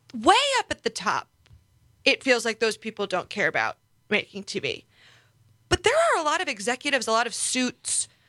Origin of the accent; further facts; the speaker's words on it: Midwest, United States; as a Midwesterner, maybe I wouldn't.